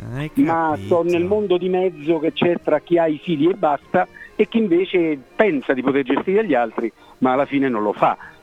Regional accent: Rome, Lazio, Italy; Al Colosseo, io sono di Roma, quindi per me...

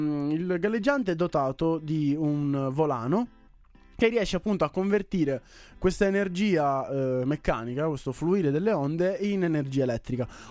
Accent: Sicily, Italy; per collegarmi alla mia terra, a cui ormai faccio quasi sempre riferimento, è stato installato l'anno scorso, se non sbaglio, nell'isola di Pantelleria, che sarebbe una delle piccole isole della Sicilia

